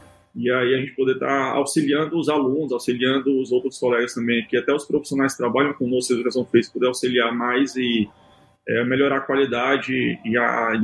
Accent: Brazil; moved away; a gente está aqui já parte do outro hemisfério já, tão longe que a gente é do Brasil.

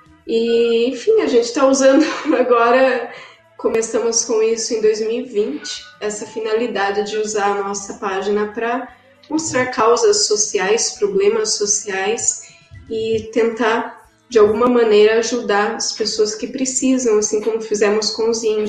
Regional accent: Amazon, Brazil; e nós somos da Amazônia.

